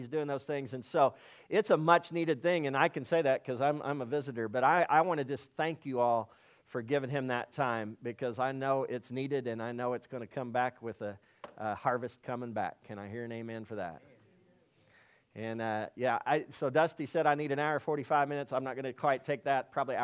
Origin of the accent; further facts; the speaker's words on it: Laverne, Oklahoma, United States; now in Tulsa, United States; And then I grew up in Laverne, Oklahoma. Don't hold that against me. I moved a long time ago. But we live in Tulsa now